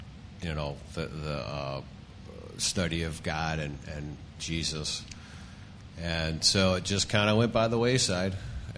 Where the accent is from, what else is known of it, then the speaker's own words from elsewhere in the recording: Atlanta, Georgia, United States; I grew up in Atlanta, Georgia, in a single-parent home.